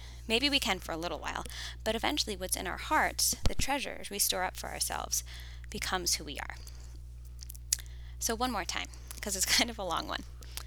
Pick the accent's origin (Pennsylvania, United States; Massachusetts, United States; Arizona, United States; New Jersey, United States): New Jersey, United States; I live in New Jersey, my hometown, with my high school sweetheart turned husband.